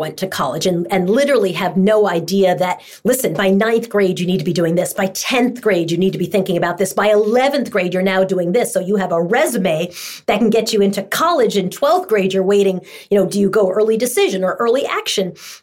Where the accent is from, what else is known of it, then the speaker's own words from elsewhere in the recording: New York, United States; I grew up in Long Island.